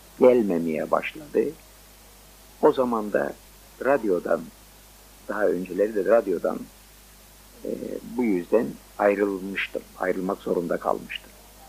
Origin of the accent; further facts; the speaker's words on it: Adana, Turkey; now in Istanbul, Turkey; Adanalıyım. Şimdi İstanbul'da oturuyorum.